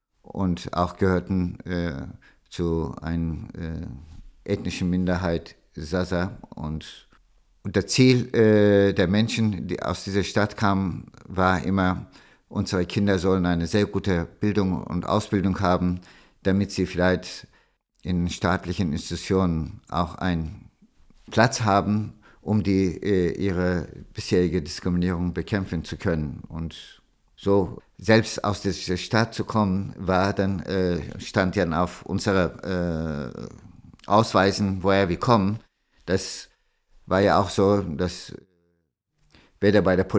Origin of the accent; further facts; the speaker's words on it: Istanbul, Turkey; moved away as an adult; now in Frankfurt, Germany; Ich bin ja in der Türkei geboren, beziehungsweise in Istanbul aufgewachsen und bin ich mit 22, 1978 nach Frankfurt gekommen.